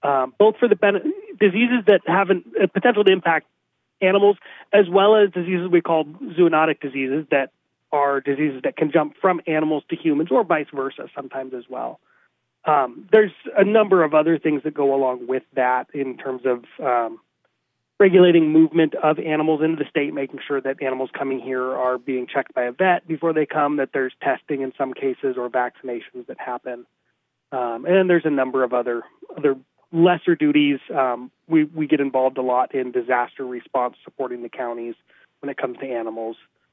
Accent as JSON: {"language": "English", "town": "Newberg", "region": "Oregon", "country": "United States", "tie": "born or raised there", "said": "Yeah, so I was born and raised here in Oregon. I was grew up on a small farm outside of Newburg. Grew up around livestock, around animals"}